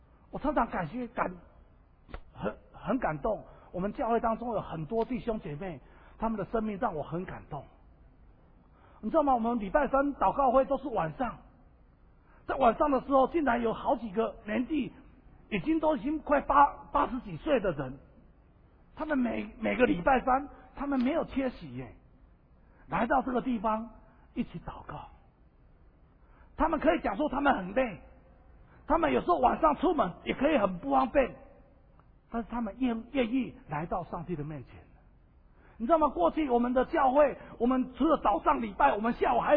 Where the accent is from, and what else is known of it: Taiwan